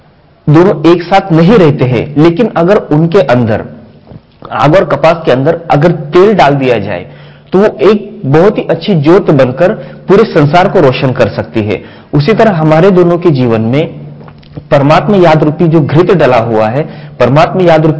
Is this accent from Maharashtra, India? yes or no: yes; Maharashtra, India; जहां पर मैंने मेरे गांव में महाराष्ट्र में जहां ज्ञान लिया